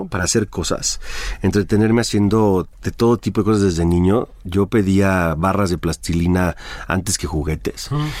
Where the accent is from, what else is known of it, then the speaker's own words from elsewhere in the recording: Jalisco, Mexico; yo de niño en los Altos de Jalisco